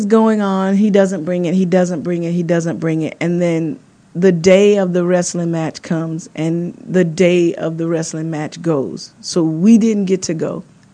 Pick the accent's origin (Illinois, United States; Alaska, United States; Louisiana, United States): Louisiana, United States; I'm from Natal, Benny, Louisiana.